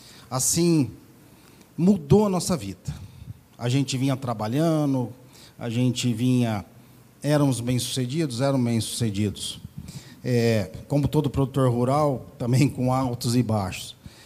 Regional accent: Paraná, Brazil; eu nasci numa família cristã, sou do Paraná e nasci dentro da igreja.

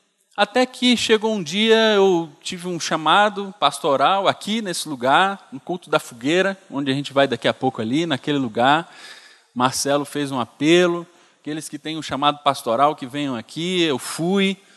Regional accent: Recife, Pernambuco, Brazil; Eu lembro, quando eu era pequeno, meu pai era pastor lá em Recife, nasci em Recife

